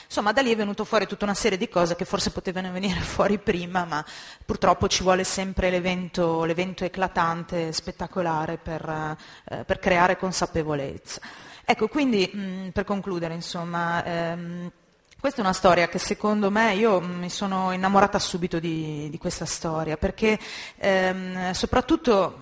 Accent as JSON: {"language": "Italian", "region": "Sicily", "country": "Italy", "lives_now": "Lombardy, Italy", "said": "io sono siciliana ma vivo in Lombardia"}